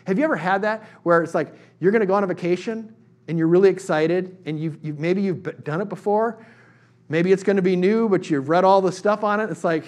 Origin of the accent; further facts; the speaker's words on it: Eau Claire, Wisconsin, United States; it was like I grew up in Eau Claire and play football on Friday nights in Carson Park.